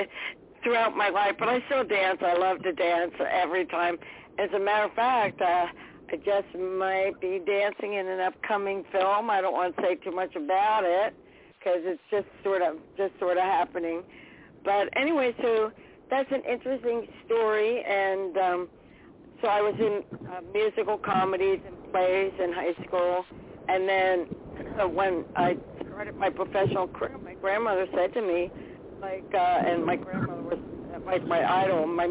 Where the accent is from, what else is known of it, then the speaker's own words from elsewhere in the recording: New Jersey, United States; I grew up in South Central Jersey, in the woods, beautiful home with a bridge and a stream.